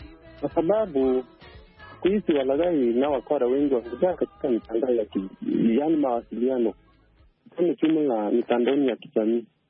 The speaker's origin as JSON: {"language": "Swahili", "country": "Kenya", "said": "Natoka huko Kenya. Tanzania, natoka huko Kenya."}